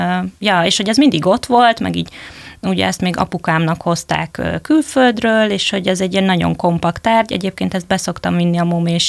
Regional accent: Southern Slovakia, Slovakia; gyerekkoromban azt használtuk, én ugye felvidéki vagyok

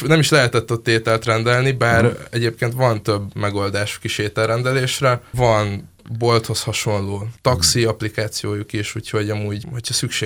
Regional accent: Pécs, Baranya, Hungary; én pécsi vagyok, Pécsre elutazva gyakran nehézkes az internet elérésem a vonaton.

